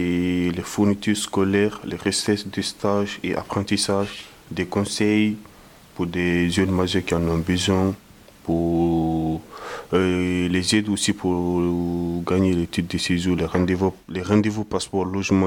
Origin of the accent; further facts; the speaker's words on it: Guinea; je suis guinéen et j'ai 16 ans.